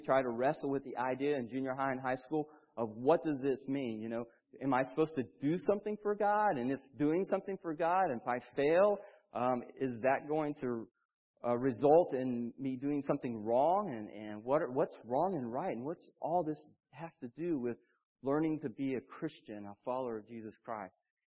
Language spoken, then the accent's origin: English; Oklahoma, United States; I was born and raised in Oklahoma, USA.